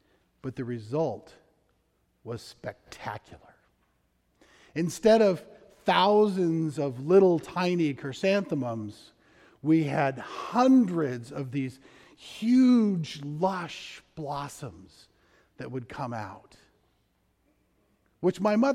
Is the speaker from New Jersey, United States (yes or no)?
no; Arizona, United States; I grew up in Arizona, where they have no grapes, or very few of them.